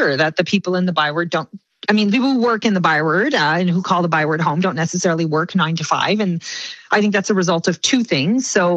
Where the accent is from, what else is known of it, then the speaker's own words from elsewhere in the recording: Windsor, Ontario, Canada; I grew up in the Windsor area